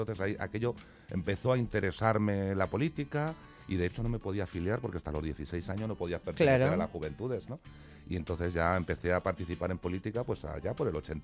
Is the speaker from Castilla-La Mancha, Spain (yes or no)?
yes; Ciudad Real, Castilla-La Mancha, Spain; yo y toda mi familia provenimos de La Mancha. Somos manchegos, nací en Ciudad Real. Y toda mi familia es también de un pueblecito llamado Aimiel, y yo nací en Ciudad Real capital.